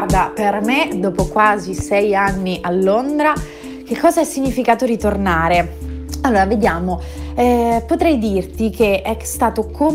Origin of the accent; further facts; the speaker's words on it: Lazio, Italy; accent: Roman; giuro che il mio accento romano affetta la mia dizione